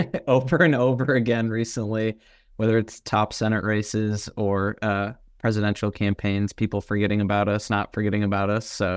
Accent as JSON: {"language": "English", "region": "Wisconsin", "country": "United States", "tie": "born or raised there", "said": "So I grew up in Wisconsin, went to the University of Wisconsin-Madison. So I'm a Badger."}